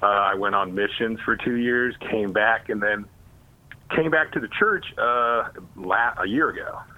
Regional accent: United States; And when I shared, I'm Mexican American.

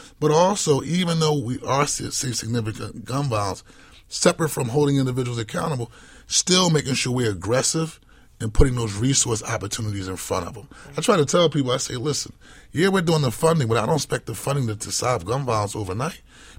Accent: Philadelphia, Pennsylvania, United States; I'm born and raised in South Philadelphia, and I recognize that at the end of the day, there has to be a healthy balance.

